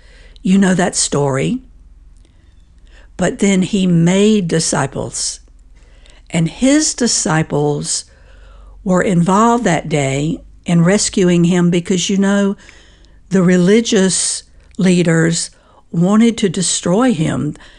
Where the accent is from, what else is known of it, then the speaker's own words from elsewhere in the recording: United States; because as an American, I know fully well it is not an option to put my head in the sand